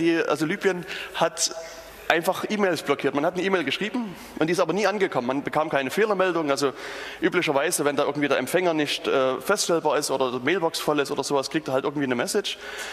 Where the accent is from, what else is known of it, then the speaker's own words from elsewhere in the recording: Jena, Thuringia, Germany; ich selbst, ich komme aus Jena